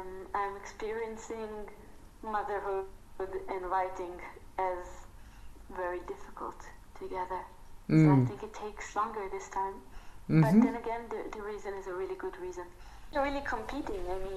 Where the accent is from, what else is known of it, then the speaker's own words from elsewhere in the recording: Tel Aviv, Tel Aviv District, Israel; my grandparents were refugees. Of course, I grew up in Tel Aviv.